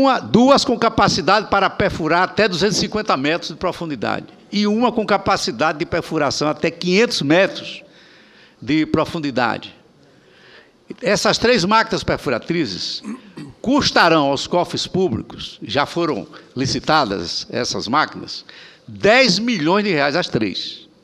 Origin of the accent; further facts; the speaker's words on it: Northeast Region, Brazil; nós que somos nordestinos